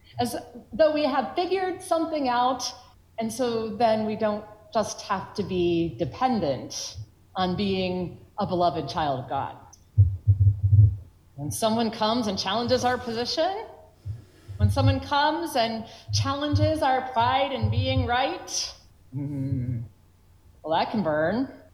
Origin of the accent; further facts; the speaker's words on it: Charlottesville, Virginia, United States; Some of you know that I am from Charlottesville, Virginia